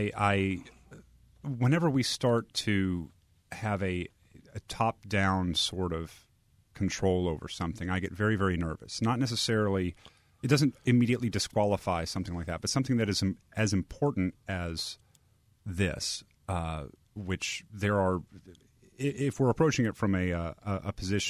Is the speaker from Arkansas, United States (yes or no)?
yes; Arkansas, United States; I'm from Arkansas, and I haven't heard that.